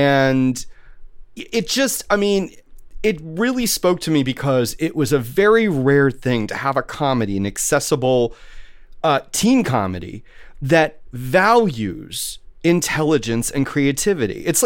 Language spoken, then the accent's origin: English; Philadelphia, Pennsylvania, United States; as a kid growing up in Philly, which was not, I would say, the most culturally progressive place